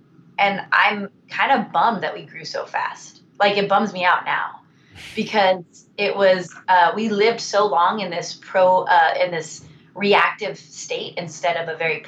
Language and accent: English; Long Beach, California, United States; now in Lake Forest, United States; I was from Long Beach, California.